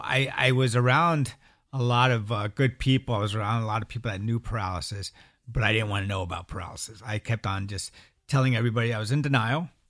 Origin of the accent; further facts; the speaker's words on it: Dover, New Jersey, United States; Well, I was born in a small town called Dover, New Jersey. I come from Jersey.